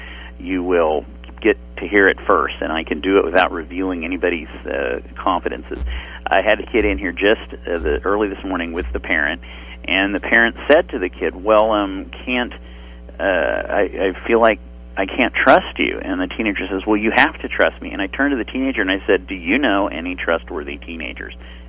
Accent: Wichita, Kansas, United States; I grew up in Wichita and then lived in western Kansas for high school

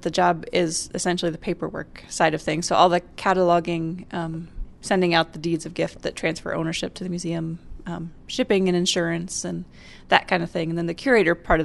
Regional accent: Allerton, Iowa, United States; I grew up in a tiny little town in south central Iowa called Allerton. It's about an hour and a half south of Des Moines, just above mm-hmm. the Missouri line.

